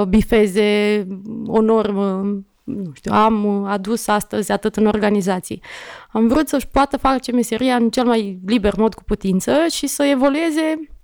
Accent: Bacău, Bacău County, Romania; Mi-amintesc și eu când eram copil în Bacău și vedeam cum sunt capturați câinii, eram impactată.

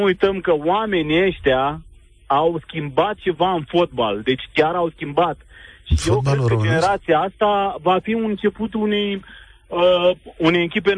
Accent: Timișoara, Timiș County, Romania; eu locuiesc eu sunt din Timișoara de loc

